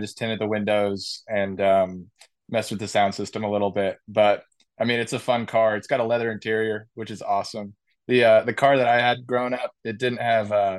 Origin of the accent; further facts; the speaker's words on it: San Diego, California, United States; I never really understood college rivalries because growing up in San Diego, my parents didn't really go to big schools.